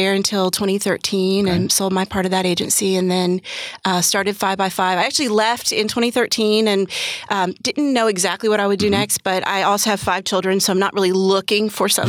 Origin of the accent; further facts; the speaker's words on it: Florida, United States; I grew up in Central Florida, and my dad was in the music industry in Central Florida.